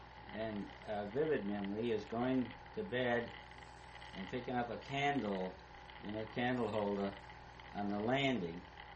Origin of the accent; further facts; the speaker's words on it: Fall River, Massachusetts, United States; born there; also born or lived in Westport; I was born in Fall River in 1913 and spent all my summers in Westport, all my life.